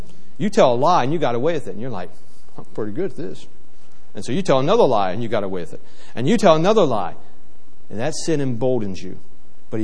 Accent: West Virginia, United States; when I was a kid, people took guns to school all the time. I'm from West Virginia. There were guns in cars.

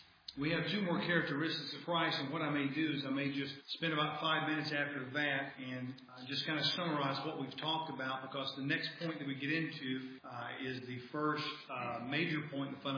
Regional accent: United States; I'm from America. I don't know what the national speed limit is on that road.

